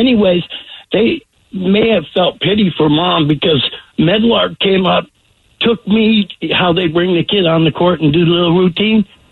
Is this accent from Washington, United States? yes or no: yes; Tacoma, Washington, United States; I grew up in Tacoma.